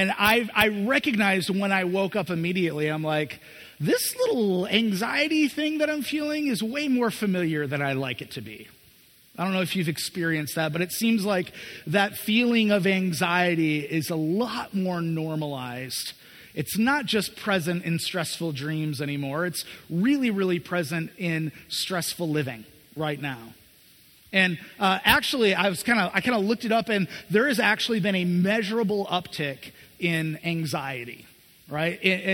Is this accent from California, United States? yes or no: no; Jenison, Michigan, United States; Mexico was right next to where I grew up in Jenison.